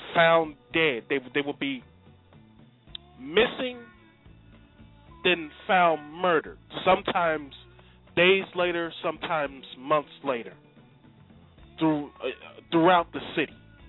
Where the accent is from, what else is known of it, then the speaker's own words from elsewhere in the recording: Atlanta, Georgia, United States; also born or lived in New Jersey, United States; My family relocated from New Jersey to Metro Atlanta around 1978, late 78. And I grew up in the Atlanta area experiencing the child murders firsthand.